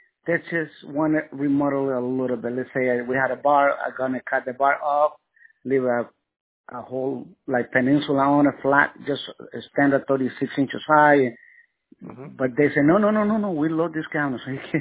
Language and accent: English; San Vicente, El Salvador; Yeah, man. San Vicente.